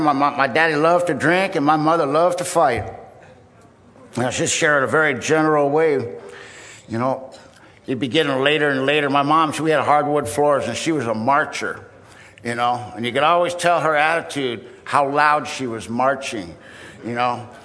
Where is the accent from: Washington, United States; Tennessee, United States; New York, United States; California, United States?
California, United States; Vista; I was raised in Vista, California.